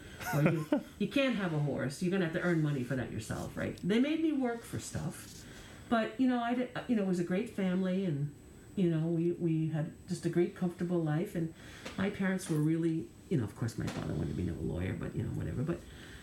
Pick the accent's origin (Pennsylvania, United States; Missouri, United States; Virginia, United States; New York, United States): New York, United States; Long Island; I feel that I got growing up in the East, or, and, you know, on Long Island in particular, is you learn to be resourceful, right?